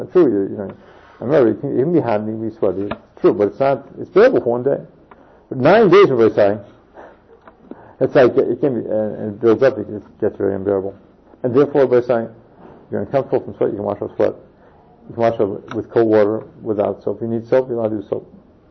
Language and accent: English; Connecticut, United States; I'm from Connecticut.